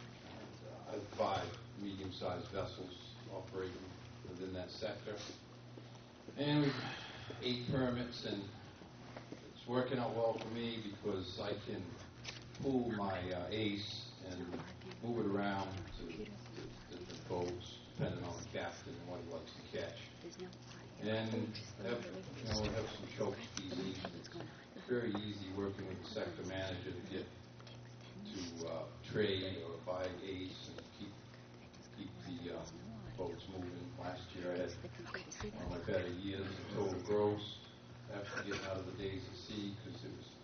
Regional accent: Bremen, Maine, United States; I'm from Bremen, Maine

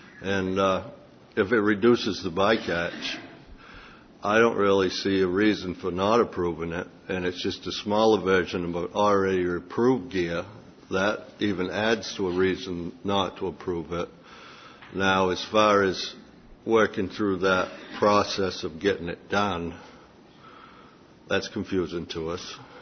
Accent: Port Clyde, Maine, United States; from Port Clyde, Maine.

